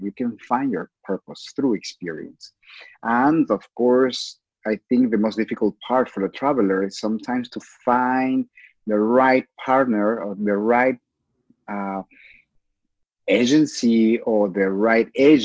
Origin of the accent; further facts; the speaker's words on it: Cusco, Peru; I'm originally from Cusco.